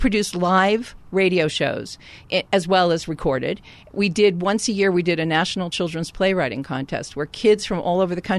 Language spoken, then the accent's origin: English; Flushing, New York, United States; In Flushing, Queens.